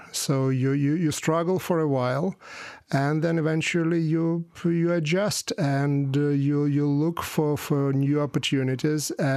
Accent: Nizhny Novgorod, Nizhny Novgorod Oblast, Russia; born there; English is a second language; I am of Ukrainian origin, and the way how it happened that I was born in Russia

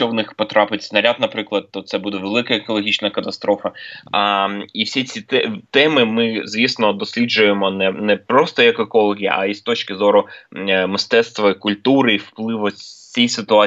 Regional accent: Donetsk, Donetsk Oblast, Ukraine; ну, ми самі з Донецька, ми знаємо, що дуже жахливе, як виглядає війна

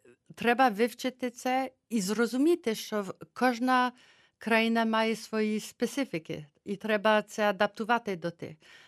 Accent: Switzerland; я зі Швейцарії

